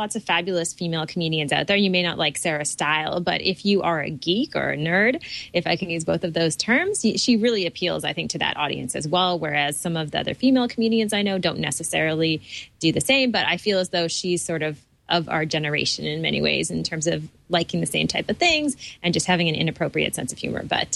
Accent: Toronto, Ontario, Canada; from Toronto, Ontario, Canada.

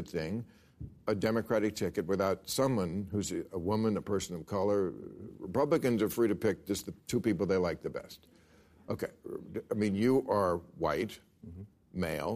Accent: Ireland; And it's odd because I'm Irish.

